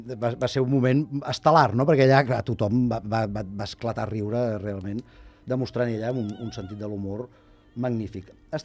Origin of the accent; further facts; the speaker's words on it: Barcelona, Catalonia, Spain; jo sóc de Barcelona.